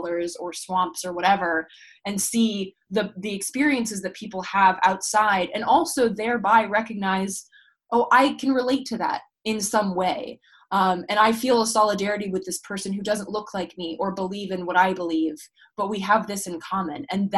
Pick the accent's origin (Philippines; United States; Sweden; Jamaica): Sweden; growing up in Sweden